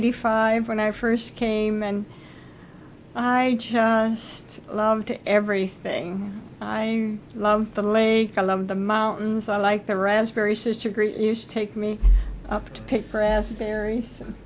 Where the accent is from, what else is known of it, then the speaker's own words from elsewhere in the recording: Zion, Illinois, United States; Because I came from Zion, Illinois, and I thought the only place the presence of the Lord was in the faith home.